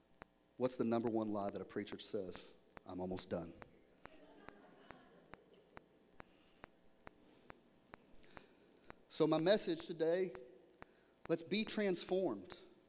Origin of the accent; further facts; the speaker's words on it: Texas, United States; See, kindred spirits, we're both from Texas. We get it. We drive the same.